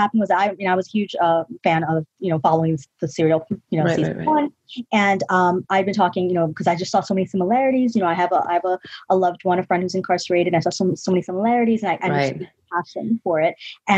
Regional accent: New York City, New York, United States; I'm Pakistani American. I mean, I was born in New York, so I'm a New Yorker. But you know, my family's Pakistani. We're from Karachi, and you know, we're Muslims.

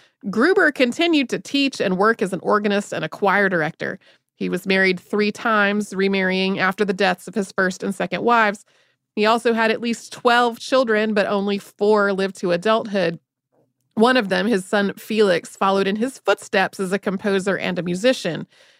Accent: Wellington, New Zealand; My hometown of Wellington, New Zealand, has a cable car.

